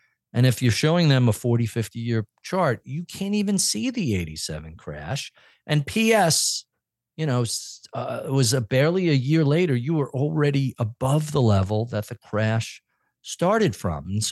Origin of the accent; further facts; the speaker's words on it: New York, United States; So I'm a New Yorker, so I tend to talk to the back of the room and I tend to talk fast